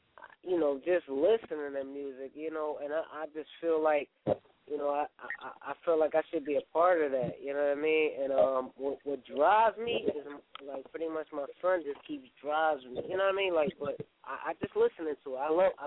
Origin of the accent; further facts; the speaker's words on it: Philadelphia, Pennsylvania, United States; Like, yeah, I'm a rapper from Philly, but I really just want to be an artist.